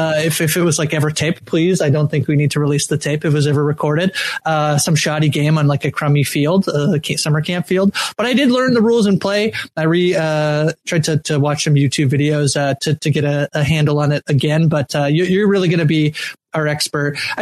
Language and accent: English; Canada; I'm Canadian